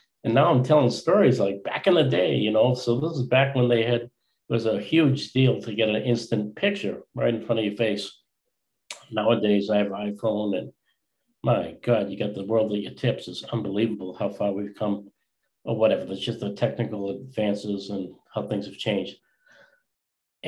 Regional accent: Boston, Massachusetts, United States; I am from Boston, and I'm in Stoughton, Mass, right in Westwood

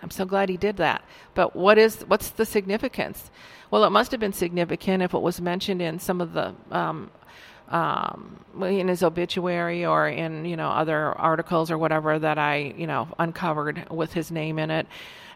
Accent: Wisconsin, United States; I'm not from Iowa. I'm from Wisconsin. I really didn't understand Iowa history.

